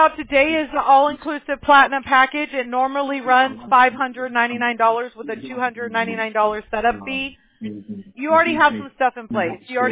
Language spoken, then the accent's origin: English; Apple Valley, California, United States; I grew up in Apple Valley, so I'm familiar.